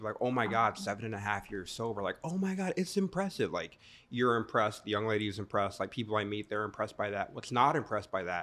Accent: Homestead, Florida, United States; You know, we're from Homestead originally. It's all farm land agriculture out there.

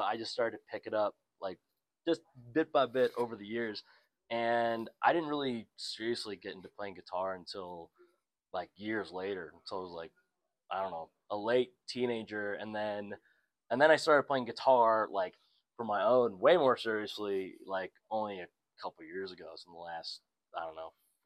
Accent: Chicago, Illinois, United States; So yeah, I can talk a little bit about like, I grew up in Chicago, Illinois.

